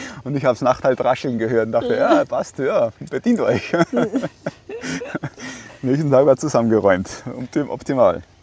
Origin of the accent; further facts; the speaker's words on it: Austria; bei uns in Österreich nennen wir das Rauchkuchel